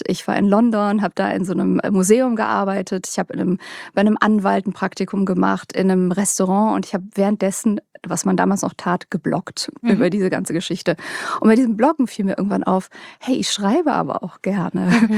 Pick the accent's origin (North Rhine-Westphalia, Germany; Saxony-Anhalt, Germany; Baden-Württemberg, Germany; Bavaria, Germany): North Rhine-Westphalia, Germany; Cologne; Ich komme aus Köln